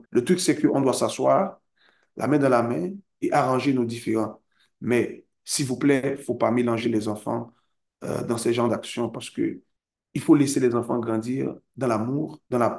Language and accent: French; Haiti; Moi, en tant qu'Haïtien et citoyen engagé